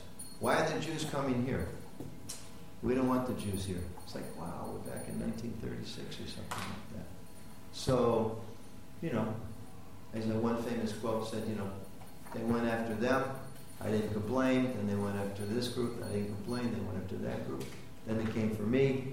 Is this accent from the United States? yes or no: yes; United States; I'll give you a hint. I'm from America.